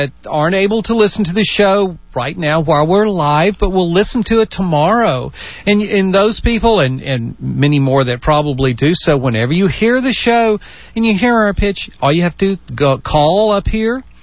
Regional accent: Beaumont, Texas, United States; I was born and reared in Beaumont, got out of town as quick as I could.

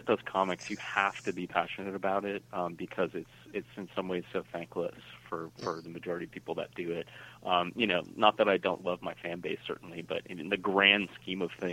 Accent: East Coast, United States; I'm from the East Coast originally, and of course that's like a way of life there.

